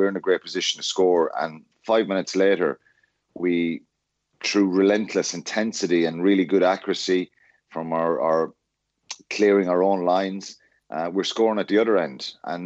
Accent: Ireland; Anytime you score a try and beat England in at any stage is massive as Irish fans.

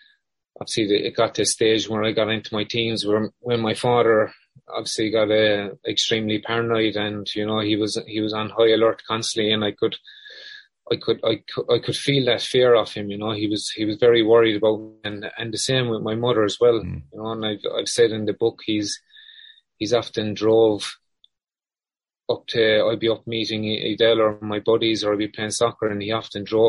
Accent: Moyross, Munster, Ireland; I've had a great childhood growing up in Moy Ross, you know, and, you know, Moy Ross has definitely shaped me to the man I am today.

